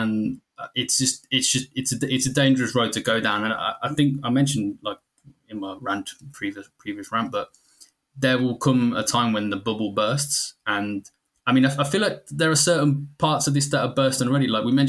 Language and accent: English; Birmingham, West Midlands, United Kingdom; So I'm from Birmingham. Lived most of my life in Birmingham. When I was a kid, I'm not that old. I'm 31.